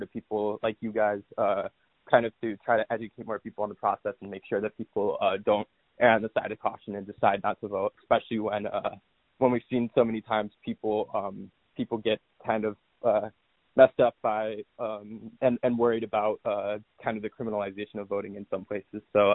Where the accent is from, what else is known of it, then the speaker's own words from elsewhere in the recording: New Buffalo, Michigan, United States; I'm from New Buffalo, and I'm a college student.